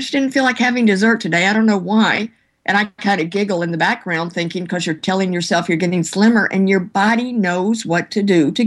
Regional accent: Louisiana, United States; I'm from Louisiana.

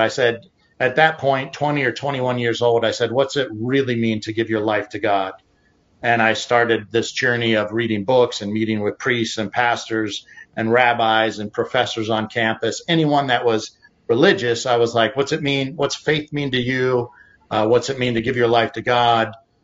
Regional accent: Ohio, United States; also born or lived in Pittsburgh, United States; and I had a blessed life growing up in Ohio and Pittsburgh.

